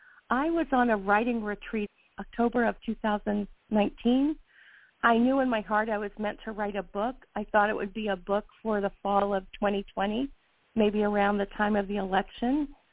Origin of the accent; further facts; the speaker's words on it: North Carolina, United States; When I was 14 years old, growing up in North Carolina, somehow, and I don't exactly know how, I came to believe that life was all about love.